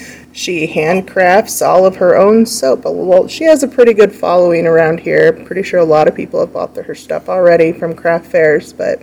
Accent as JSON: {"language": "English", "region": "Florida", "country": "United States", "said": "Well, we are originally from Florida. We've lived in Milan for about 3 years."}